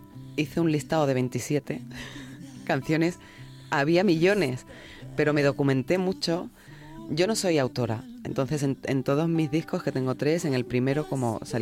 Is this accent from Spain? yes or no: yes; Spain; en este país, o sea, sin echar piedra sobre mi tejado, que soy española y a mucha honra